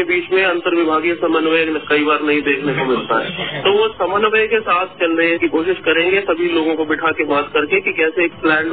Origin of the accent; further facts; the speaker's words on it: Punjab, India; now in Varanasi, India; बनारस जनपद में नगर आयुक्त के पद पर तैनात हुआ हूँ। मूलतः पंजाब का रहने वाला हूँ।